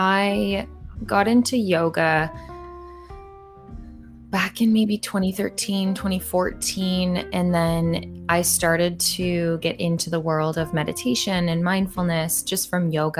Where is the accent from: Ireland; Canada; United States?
Canada; Toronto, Ontario; Yeah, I'm from Toronto, Canada. So I live in the city of Toronto, Ontario, in Canada.